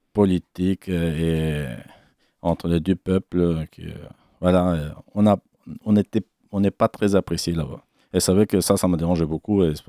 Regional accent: Athens, Attica, Greece; also born or lived in Rhodes; now in France; On a déménagé d'Athènes pour aller à l'île de Rhodes pour travailler les étés, quoi.

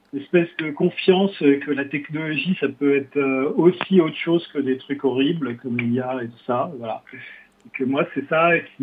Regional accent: Brittany, France; Et je suis breton d'origine, mais là, je suis une fois à Paris.

